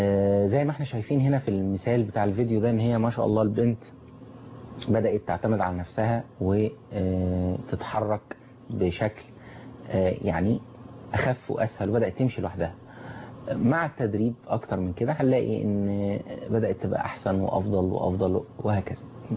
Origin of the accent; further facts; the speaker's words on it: Egypt; احنا عندنا هنا في مصر